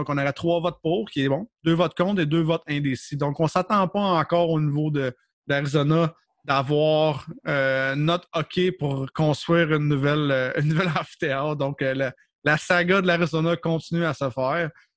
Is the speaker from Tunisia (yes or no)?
no; Quebec, Canada; c'est pas parce qu'on est du Québec